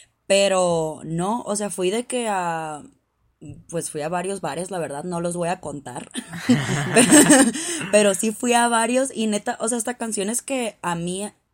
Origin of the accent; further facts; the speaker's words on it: Mexico; yo soy de México.